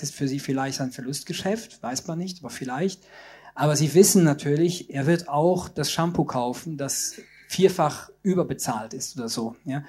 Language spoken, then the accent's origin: German; Luxembourg; German is a second language; ich bin ja als Luxemburger quasi sprachlich im Vorteil und ich hatte auch das Glück, lange zur Schule gehen zu können. Ich spreche 6 Sprachen.